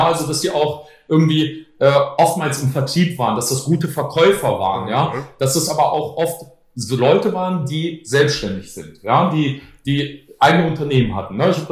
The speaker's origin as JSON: {"language": "German", "country": "Poland", "tie": "born there", "said": "Also ich bin 1989 in Polen geboren, zu Zeiten des Kommunismus."}